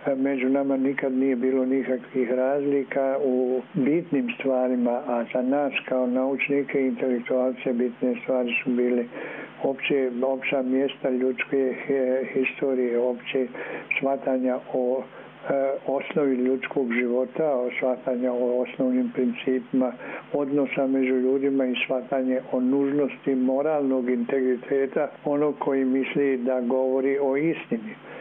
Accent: Banja Luka, Republika Srpska, Bosnia & Herzegovina; I kao Banjalučani dobro se poznajemo

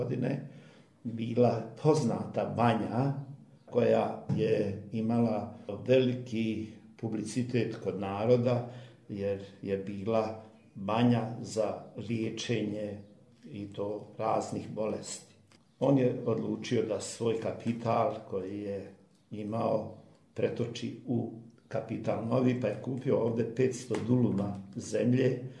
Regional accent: Kraljevo, Šumadija and Western Serbia, Serbia; born there; Moja majka je mene noseća premijela u Srbiju, ja sam rođen u Kraljevu.

